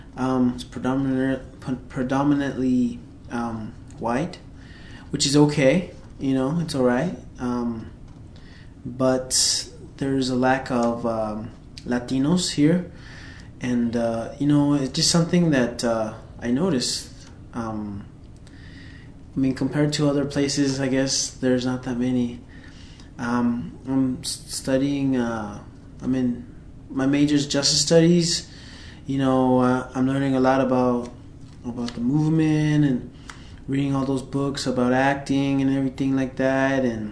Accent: Wittmann, Arizona, United States; I was born here in Arizona, and my parents are from Michoacán, Mexico. I've lived basically my whole life in Whitman, Arizona, which is far, far away from here and from Tempe, I think 56 miles.

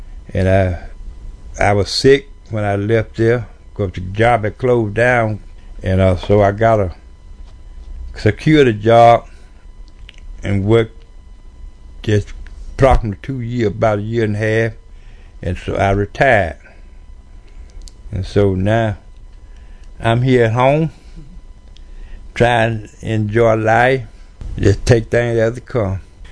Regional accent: Mississippi, United States; born there; I was born in Grenada County, 626-37.

